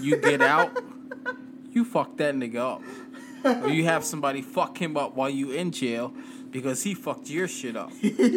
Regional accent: Huntington, New York, United States; Like I said, I'm from Huntington. I know them Suffolk County judges, cops.

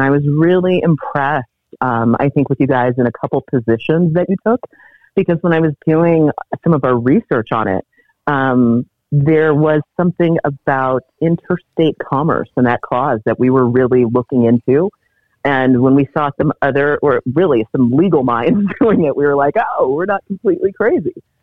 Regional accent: Cameroon; moved away; I'm an immigrant from Cameroon. So that last name is, it's tribal in respect and how it goes.

